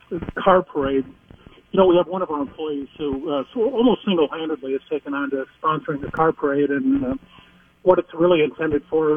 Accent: Mankato, Minnesota, United States; You know, I was raised in Mankato, and my dad is a veteran

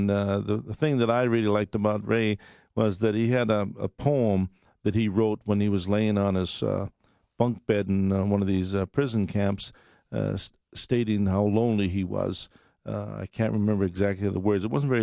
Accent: Canada; moved away; I came to this country from Canada and for a better life

